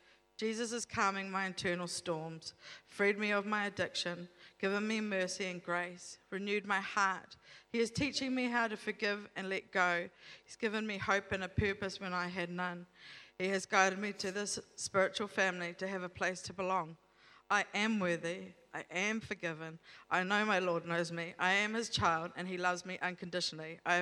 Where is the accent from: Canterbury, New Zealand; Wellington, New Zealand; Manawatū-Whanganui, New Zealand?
Manawatū-Whanganui, New Zealand; Palmerston North; I grabbed my girls and I kept running to Palmerston North, my hometown.